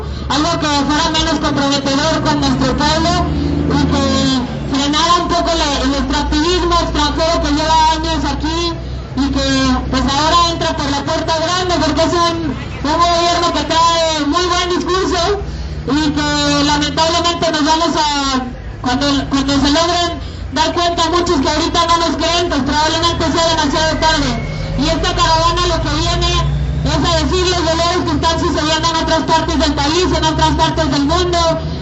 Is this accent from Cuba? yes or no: no; Quintana Roo, Mexico; Nosotras venimos del norte de Quintana Roo, donde se construye el tramo 5 del mal llamado Tren Maya